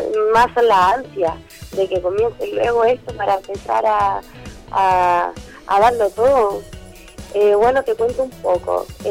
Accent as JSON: {"language": "Spanish", "town": "Curicó", "region": "Maule", "country": "Chile", "said": "que vengo de Curicó, que estas son mis raíces, y también dejar bien parado Curicó."}